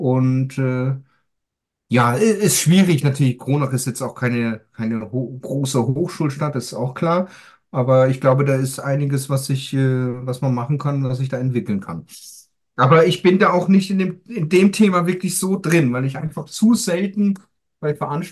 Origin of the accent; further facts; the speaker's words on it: Greece; first language German; ich habe die belgische Staatsbürgerschaft. Ich fühle mich als EUler, kann man sagen, weil ich bin in Griechenland geboren und auch aufgewachsen, auch wieder auf der deutschen Schule. Bin Muttersprachler Deutsch